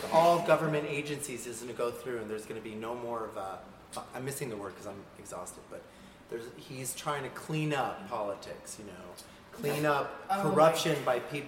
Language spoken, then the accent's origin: English; Santa Fe, New Mexico, United States; In Santa Fe, New Mexico.